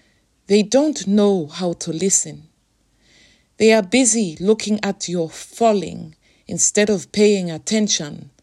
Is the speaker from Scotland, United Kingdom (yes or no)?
no; London, United Kingdom; as a Londoner, I too have this sense of cultural longing.